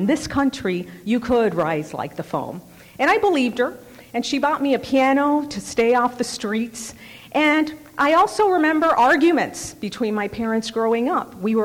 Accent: Hialeah, Florida, United States; English is a second language; growing up in the sort of communities I grew up in Hialeah, Florida, I was disinterested and uninspired in my schools

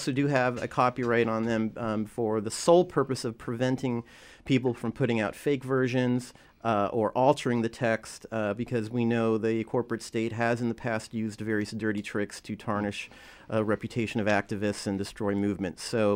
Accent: St. Petersburg, Florida, United States; It was a shock to see my hometown of St. Pete, Florida, have 500 people come out for an Occupy event. There was no activism there when I was growing up.

